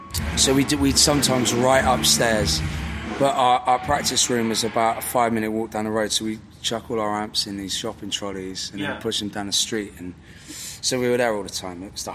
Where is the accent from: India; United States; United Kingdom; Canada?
United Kingdom; Newport, Wales; also born or lived in Devon; now in Bristol, United Kingdom; All over Newport. I was born in South Wales, in Newport.